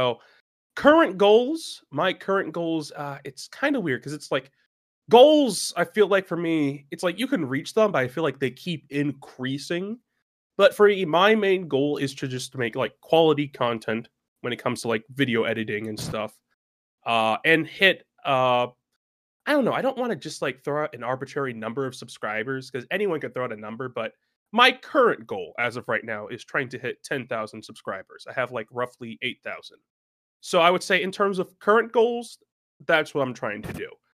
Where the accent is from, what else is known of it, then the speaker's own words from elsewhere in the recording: Baltimore, Maryland, United States; I was born in Baltimore, Maryland, you know. I was in the city for a bit. That's where I lived with most of my friends and family growing up